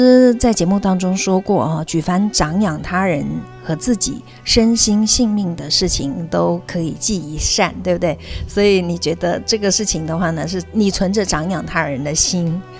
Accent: Changsha, Hunan, China; 我来自长沙。

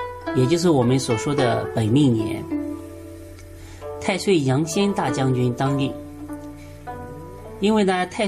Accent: China; 在我们中国人的印象里呢，羊是最温情的属相。

